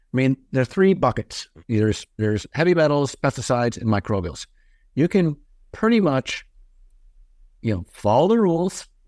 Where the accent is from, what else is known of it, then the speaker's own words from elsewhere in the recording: California, United States; Now, I'll say that California, taking a little bit of dig in my home state, took a very laissez-faire approach also on microbial testing.